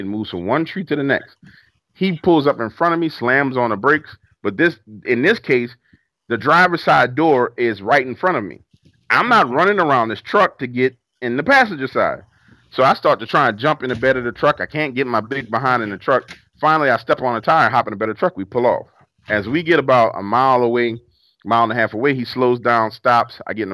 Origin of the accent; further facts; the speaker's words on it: New Orleans, Louisiana, United States; growing up in New Orleans, where you see people shooting at people and things going crazy like